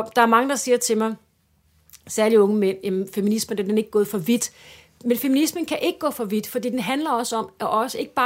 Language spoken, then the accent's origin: Danish; Capital Region of Denmark, Denmark; Jeg kommer fra Vestegnen, jeg boede hele mit liv